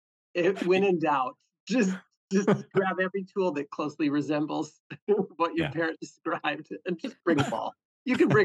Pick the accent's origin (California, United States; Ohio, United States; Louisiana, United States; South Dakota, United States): South Dakota, United States; Sioux Falls; I grew up in just outside of Sioux Falls, South Dakota.